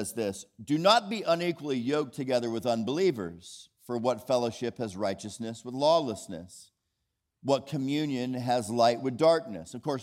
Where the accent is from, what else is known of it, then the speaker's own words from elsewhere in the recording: Orlando, Florida, United States; I'm from Orlando, Florida, initially.